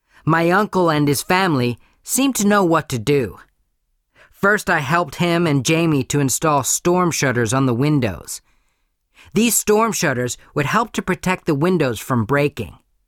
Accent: Wheaton, Illinois, United States; I come from Wheaton, Illinois.

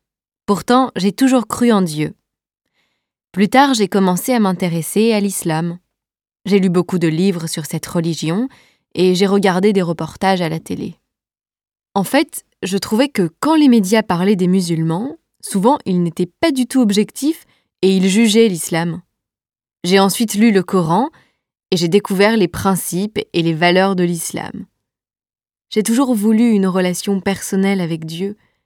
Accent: Quebec, Canada; accent: Quebec; Je lui ai répondu avec un fort accent québécois « Écoutez, moi, je viens du Québec ».

